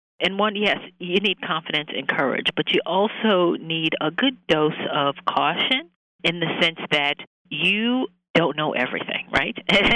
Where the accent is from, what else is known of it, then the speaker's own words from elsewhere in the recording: Indiana, United States; I'm Midwestern, you know, born and raised in Indiana, so very Midwestern values